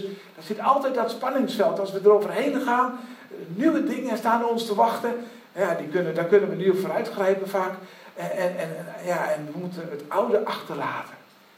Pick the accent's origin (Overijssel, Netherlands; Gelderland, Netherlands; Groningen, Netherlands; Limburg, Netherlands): Overijssel, Netherlands; Haaksbergen; born there; moved away as an adult; Ik liet Haaksbergen, mijn geboorteplaats, achter mij en ik verhuisde letterlijk naar Boskoop.